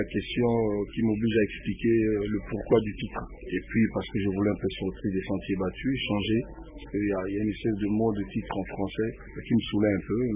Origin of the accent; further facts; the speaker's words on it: Kisangani, Tshopo, DR Congo; born there; Mon Akin était, je suis né à Kisangani.